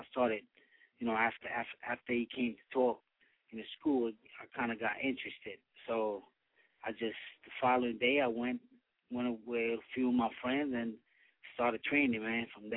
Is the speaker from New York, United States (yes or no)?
yes; Spanish Harlem, New York, United States; I'm from Spanish Harlem, Eastside.